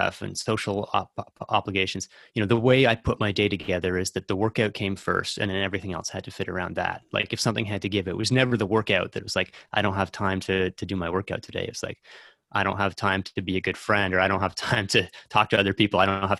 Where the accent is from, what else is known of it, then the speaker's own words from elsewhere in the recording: Canada; I'm Canadian